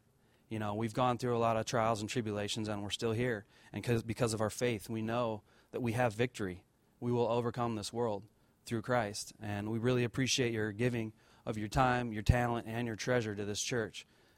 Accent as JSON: {"language": "English", "country": "United States", "tie": "born there", "said": "I was born in America, land of the free"}